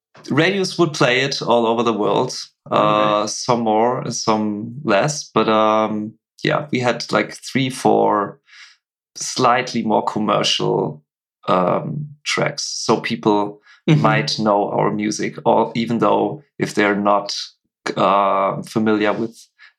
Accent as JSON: {"language": "English", "town": "Cologne", "region": "North Rhine-Westphalia", "country": "Germany", "second_language": "English", "said": "Let's say the Cologne, okay, where I was from, like this area."}